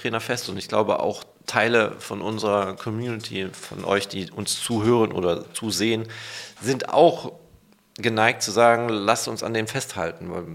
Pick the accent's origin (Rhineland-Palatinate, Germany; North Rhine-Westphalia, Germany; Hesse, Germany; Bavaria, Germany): North Rhine-Westphalia, Germany; Oer-Erkenschwick; Vor allen Dingen auch meine Heimatstadt dabei.